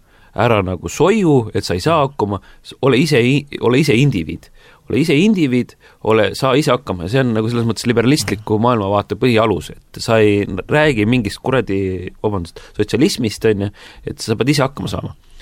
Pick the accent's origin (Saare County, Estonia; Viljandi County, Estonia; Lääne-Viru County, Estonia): Saare County, Estonia; Mina olen saarlane, mina olen siin sündinud, ma olen siin ka oma esimesed eluaastad, mida võib nagu ka pikendada veel üles kasvanud. Ma jään saarlaseks, see saare identiteet on võimas.